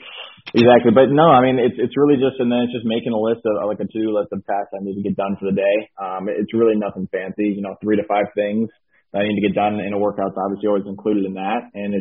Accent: Minnesota, United States; You know, growing up in Minnesota, it's just always been so damn cold, so I'm ready to get into some, like, warm weather year-round.

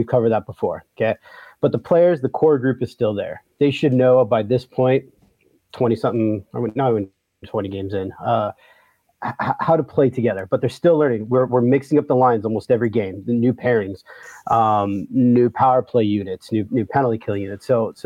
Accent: Seattle, Washington, United States; Well, first off, we're from Seattle, so there's that.

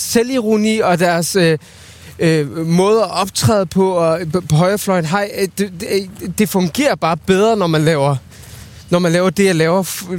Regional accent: Viborg, Central Denmark Region, Denmark; also born or lived in Baghdad, Iraq; Og kom til Danmark som 5-årig. Og så er jeg vokset op i Viborg.

